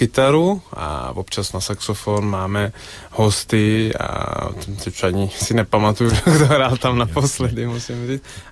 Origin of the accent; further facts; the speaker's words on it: Brno, South Moravian Region, Czechia; born there; moved away; also born or lived in Italy; Řeknu, že jsem narozený v Brně, jo, jako takže jako ještě předtím, než jsem měl do Itálie, tak jsem se narodil tam.